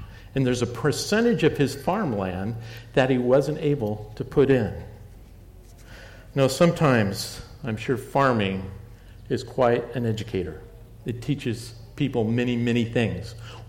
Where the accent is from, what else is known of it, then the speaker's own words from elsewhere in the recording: Seattle, Washington, United States; If you don't know my background, I'm from the West Coast, specifically the Seattle area.